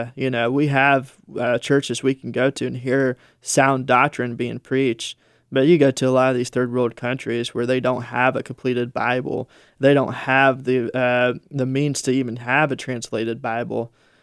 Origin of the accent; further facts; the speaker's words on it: Ohio, United States; I was raised in Ohio in two different type of families.